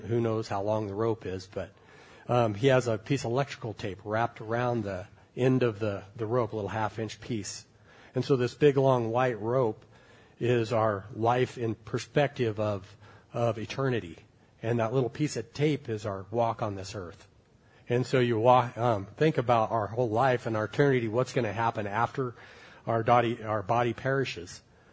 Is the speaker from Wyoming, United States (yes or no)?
yes; Wyoming, United States; I'm from Wyoming. I've been in a lot of different places